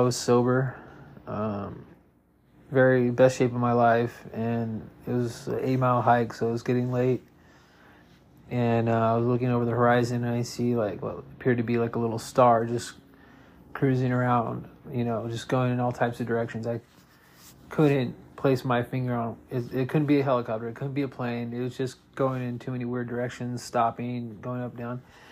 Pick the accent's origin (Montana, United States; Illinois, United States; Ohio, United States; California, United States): California, United States; Long Beach; I grew up in Long Beach, so.